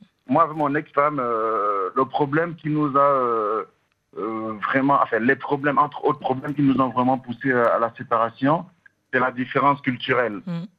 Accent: Cameroon; Non, je suis camerounais d'origine.

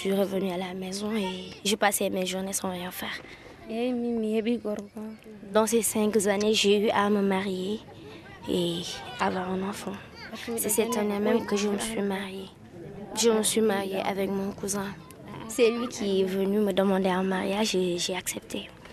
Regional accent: Kolda, Senegal; born there; J'ai 15 ans. Je suis née à Kolda.

